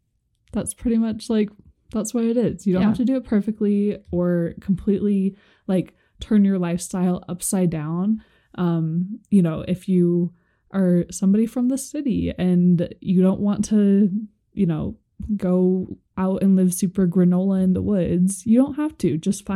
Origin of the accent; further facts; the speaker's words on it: Seattle, Washington, United States; Yeah, which was interesting because I remember growing up, I'm from the Seattle area